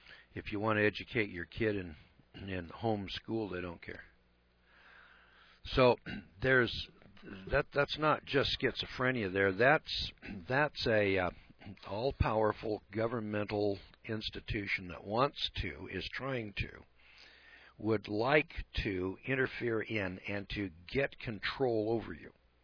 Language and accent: English; California, United States; moved away as an adult; now in Idaho, United States; In fact, I'm from California. I was born there, and then I lived there, did business in California. And back in 1972, I took a look at the business atmosphere in California, and I said, enough's enough, and I moved to Idaho.